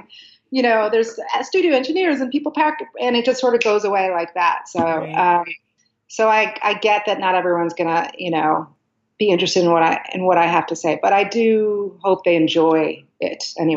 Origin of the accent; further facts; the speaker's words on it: Chicago, Illinois, United States; I was born and raised in Chicago